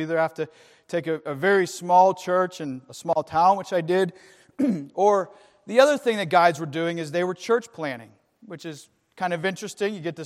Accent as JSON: {"language": "English", "town": "Pittsburgh", "region": "Pennsylvania", "country": "United States", "tie": "born or raised there", "said": "I'm a guy who bleeds black and gold, so I might as well go back to my hometown."}